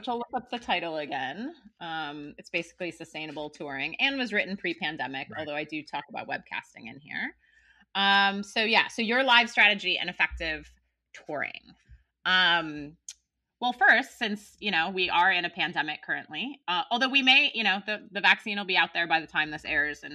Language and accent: English; Wisconsin, United States; And I'm originally from Wisconsin.